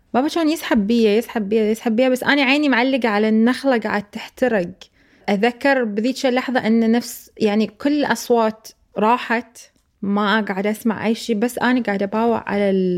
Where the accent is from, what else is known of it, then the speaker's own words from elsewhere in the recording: Iraq; moved away; آخر شيء طلعنا إحنا من العراق وهدينا البيت وهدينا الفاميلي، يعني العائلة ظلت في العراق وافترقنا عنهم